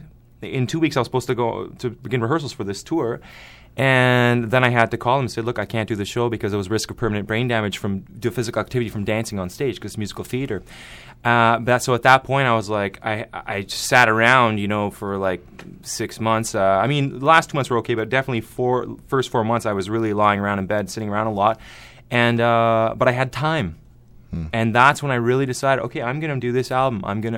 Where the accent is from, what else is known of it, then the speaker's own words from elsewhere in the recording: Montreal, Quebec, Canada; also born or lived in Ottawa; Well, actually, I'm from Montreal. I was born in Ottawa Hospital, actually. Spent most of my life in Quebec.